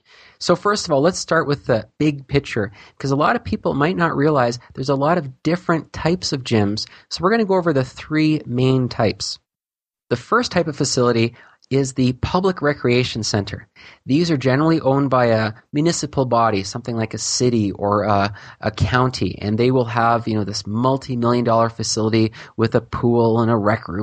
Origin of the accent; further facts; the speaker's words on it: Canada; now I'm a Canadian, so we have all our health care paid for us here.